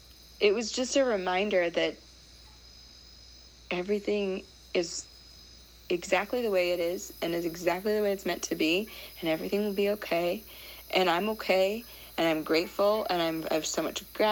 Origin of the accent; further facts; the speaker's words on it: Iowa, United States; I grew up in Iowa, you know, I grew up in a pretty conservative part of Iowa, and then I worked in the government.